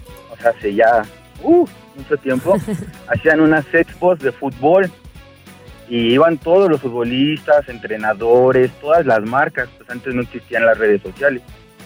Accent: State of Mexico, Mexico; soy de Camas, Estado de México, y somos chofer de aplicación.

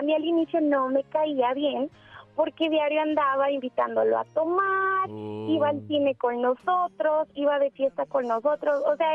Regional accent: Guadalajara, Jalisco, Mexico; yo vivía con una persona allá en Ciudad de México, soy de Guadalajara, sí. Pero me fui un tiempo a Ciudad de México.

